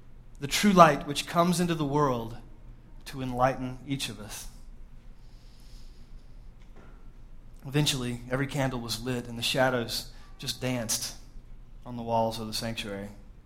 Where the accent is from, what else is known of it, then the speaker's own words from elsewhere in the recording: Georgia, United States; But I'm from Georgia.